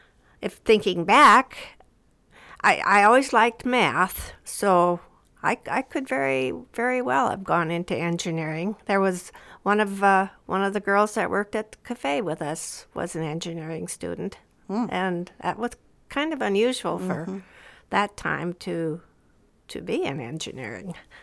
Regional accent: Minnesota, United States; Well, I was out of state because I was from Minnesota and going to college in South Dakota.

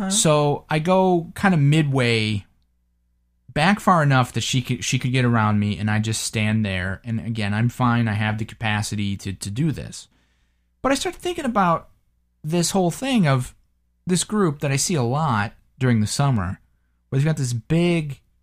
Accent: Chicago, Illinois, United States; I mean, I grew up in the Chicago area

